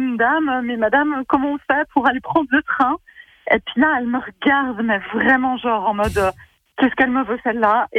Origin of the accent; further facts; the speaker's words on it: south of France, France; accent: southern French; il devait me rester quand même un petit bout d'accent du sud